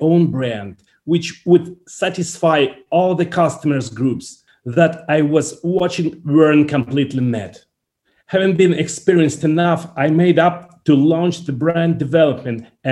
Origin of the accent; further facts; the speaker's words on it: Saint Petersburg, Russia; Yes, I'm origin from Russia. I was born and raised in St. Petersburg, this city called North Venice, you know.